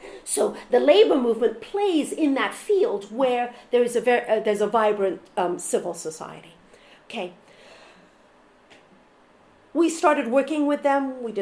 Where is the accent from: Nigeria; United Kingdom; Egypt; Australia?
Egypt; now in United States; I'm originally from Egypt, so I'm putting my cards on the table here.